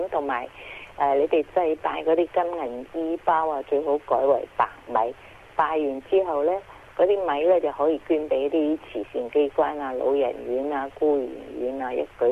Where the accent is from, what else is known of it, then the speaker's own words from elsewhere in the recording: Guangdong, China; 係啊，我哋廣東人叫做盂蘭節